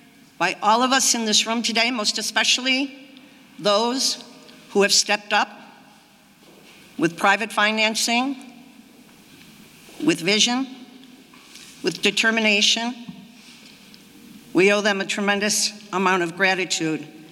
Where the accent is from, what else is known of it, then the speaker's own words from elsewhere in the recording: Buffalo, New York, United States; And we came from South Buffalo to live on Lafayette.